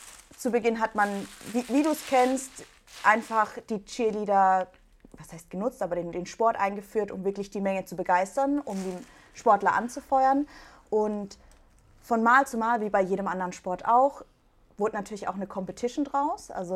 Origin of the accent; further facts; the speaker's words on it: Kirrlach, Baden-Württemberg, Germany; Ich komme aus Kirlach, das heißt etwas kleinerer Ort.